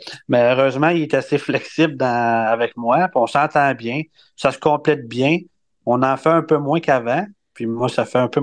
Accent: Sainte-Julie, Quebec, Canada; Moi, je viens de Sainte-Julie.

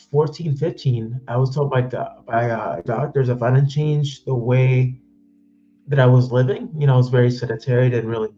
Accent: Florida, United States; Oh, Florida. If I'm from Florida, and if it gets down to like 45, 40 degrees, I'm freezing.

